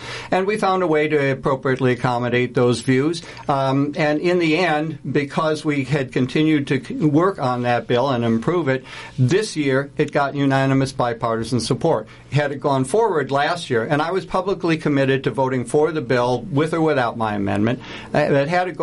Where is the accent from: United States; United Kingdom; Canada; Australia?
United States; Ames, Iowa; You know, Ames is my hometown